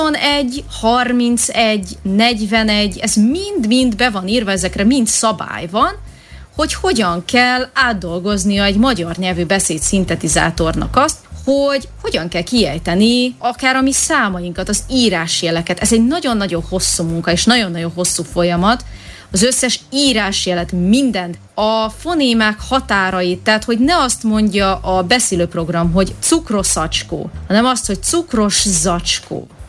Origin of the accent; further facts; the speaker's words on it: Hungary; Akkor legyen magyar. Én itt vagyok magyarként